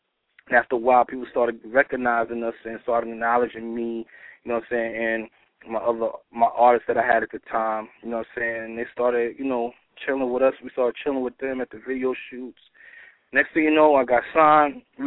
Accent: New York City, New York, United States; Originally, I'm from Harlem. You know what I mean? From Harlem. St. Nicholas Projects.

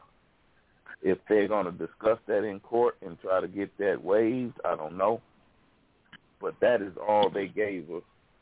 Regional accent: Arkansas, United States; No, that's in my hometown in Arkansas.

